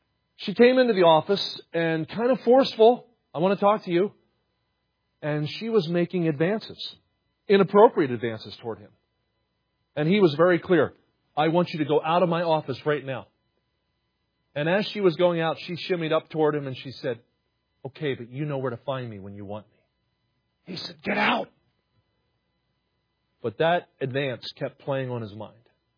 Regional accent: New Jersey, United States; I grew up in New Jersey, where people say, "How you doing? You want a hoagie? You want to go to Wawa?"

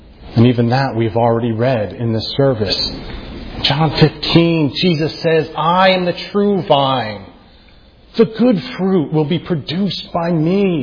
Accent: New Jersey, United States; I'm from New Jersey, so it's at work now in you guys.

